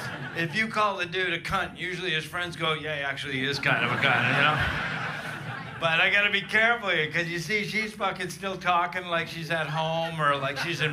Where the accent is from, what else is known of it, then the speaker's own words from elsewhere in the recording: Canada; moved away as an adult; now in United Kingdom; I'm from Canada originally, but I've lived in the UK for 20 years.